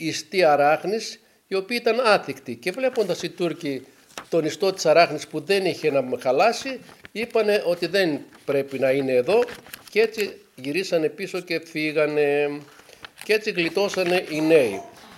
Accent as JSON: {"language": "Greek", "town": "Mikropoli", "region": "Eastern Macedonia and Thrace", "country": "Greece", "said": "Είμαι από τη Μικρόπολη, ένα πολύ όμορφο χωριό στους πρόποδες του Μενίκιου, εκεί όπου συναντιέται το Μενίκιο με το όρος Φαλακρό, που χωρίζει το όρος Φαλακρό από το Μενίκιο. Ένα γραφικό χωριό, πανέμορφο."}